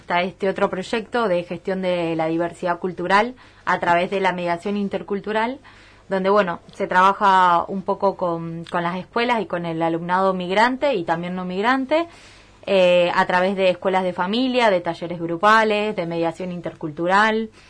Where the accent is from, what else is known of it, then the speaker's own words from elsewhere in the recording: Argentina; moved away as an adult; now in Huelva, Spain; estoy finalizando un máster de género acá en Huelva, porque soy argentina